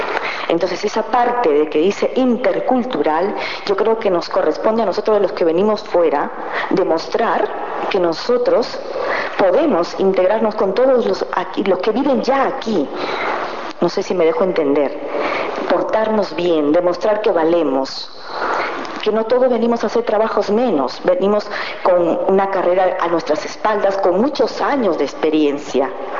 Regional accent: Peru; now in Leganés, Spain; de la revista Somos Latinos, soy peruana.

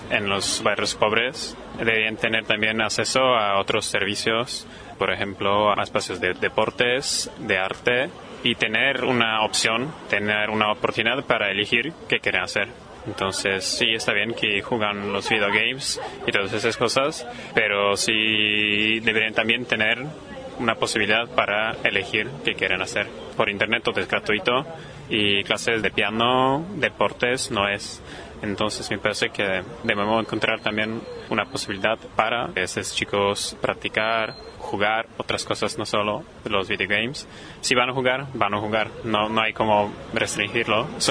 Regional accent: Poland; Spanish is a second language; now in Spain; Yo soy de Polonia, soy Erasmus

